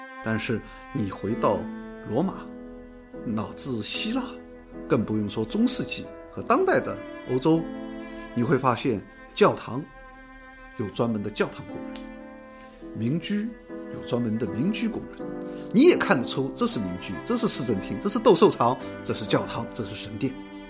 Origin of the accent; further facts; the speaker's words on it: Shanghai, China; 作为一个上海人，其实我把上海看成是一个有很多触角的城市。